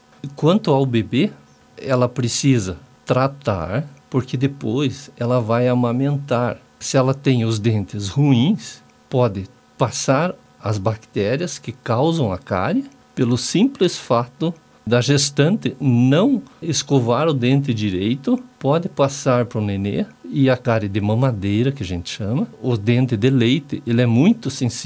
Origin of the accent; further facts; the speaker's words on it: Ponta Grossa, Paraná, Brazil; Eu sou de Ponta Grossa, o DDD lá é 42